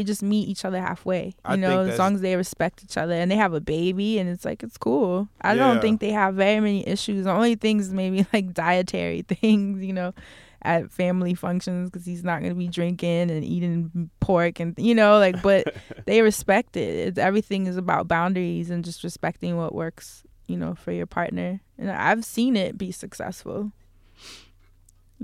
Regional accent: New York, United States; You know, I'm from New York. It is a struggle living here.

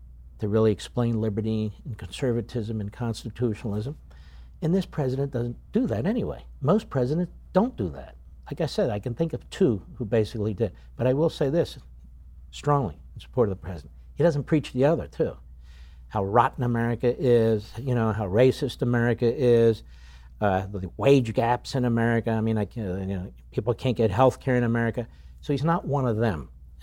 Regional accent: Philadelphia, Pennsylvania, United States; And so maybe it's me as a Philadelphian.

